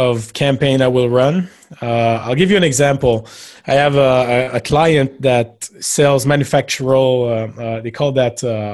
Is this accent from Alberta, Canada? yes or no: no; Quebec, Canada; I'm from Quebec, Canada.